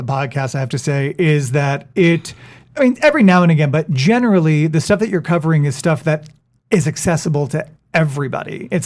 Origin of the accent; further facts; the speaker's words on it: New York, United States; now in Park Cities, United States; I mean, I'm a New Yorker. I thought for sure I would go back up to the Northeast.